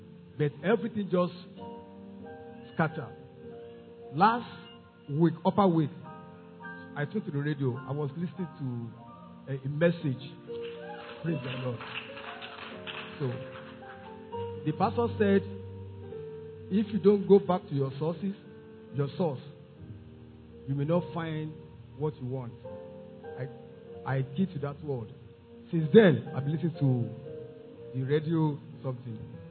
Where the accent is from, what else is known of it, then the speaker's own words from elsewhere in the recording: Lagos, Nigeria; also born or lived in Kano; I was born bred as a Baptist. For the rest of my life, I've been serving in Baptist Church, both in my hometown, Lagos, and Kano.